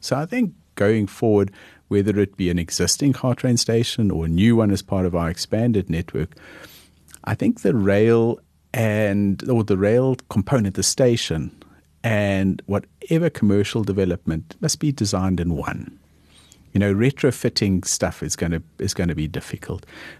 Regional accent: Cape Town, Western Cape, South Africa; I grew up in Cape Town

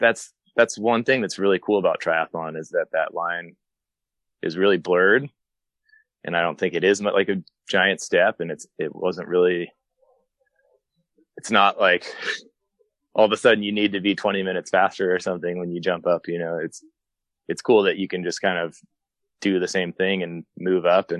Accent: Kansas, United States; growing up in Kansas, that sort of plays in my favor. I grew up in heat and ran in heat as a kid

